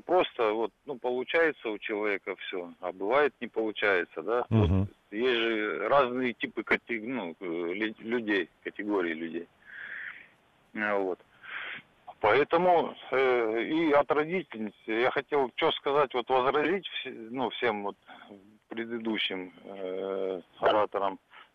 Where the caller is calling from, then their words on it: Krasnodar, Krasnodar Krai, Russia; я из Краснодара